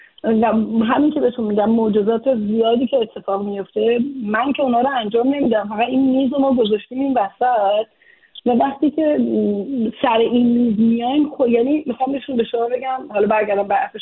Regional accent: Iran; moved away as an adult; بار اول که من از ایران مهاجرت کردم یه چمدون کتاب یه چمدون لباس یه بچه دانشجو بودم

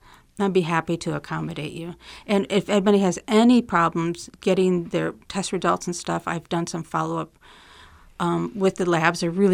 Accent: Petersburg, Michigan, United States; I came to work. I'm from Petersburg, but yeah.

